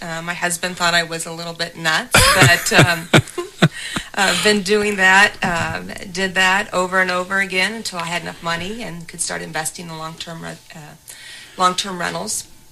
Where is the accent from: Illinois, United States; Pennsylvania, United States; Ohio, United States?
Ohio, United States; No, actually, I grew up in Paulding County, a little bit okay. North here. Spent the first 18 years of my life there, but I've been coming to Mercer County, Salina, since I was 13.